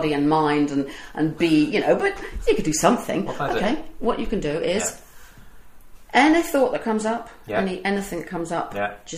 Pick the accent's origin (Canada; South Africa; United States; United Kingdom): United Kingdom; England; I love afternoon tea. I'm so English.